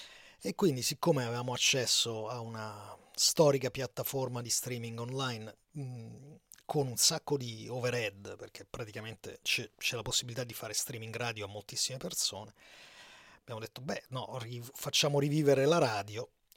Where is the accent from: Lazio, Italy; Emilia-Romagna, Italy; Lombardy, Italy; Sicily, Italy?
Lazio, Italy; Rome; born there; moved away as an adult; in procinto di partire per l'emigrazione da Roma, io sono nato a Roma